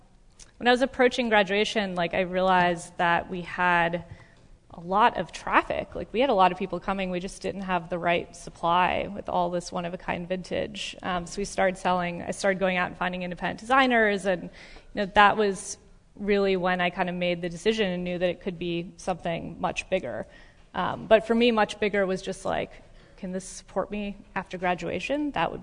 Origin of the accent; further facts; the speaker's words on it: Florida, United States; moved away as an adult; I grew up in South Florida, and I was moving to Pittsburgh, Pennsylvania, and living in the cold for the first time